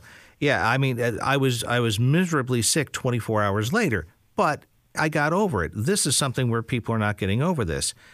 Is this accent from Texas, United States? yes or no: no; New York, United States; where I grew up on Long Island, we had a field behind us and we had a creek, Powell Creek.